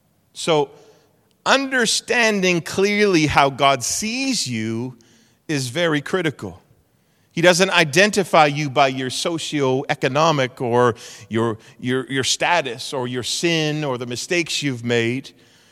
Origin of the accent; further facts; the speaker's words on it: Canada; I'm thankful for who I am. Thankful that I'm a Canadian.